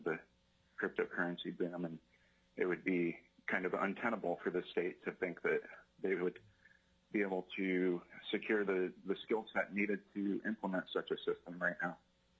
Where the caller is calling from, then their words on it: Anchorage, Alaska, United States; I'm calling in from Anchorage today to oppose SB 39.